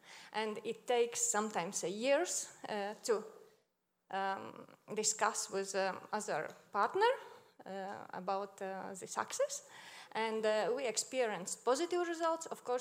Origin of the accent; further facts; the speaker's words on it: Latvia; English is a second language; from Latvia.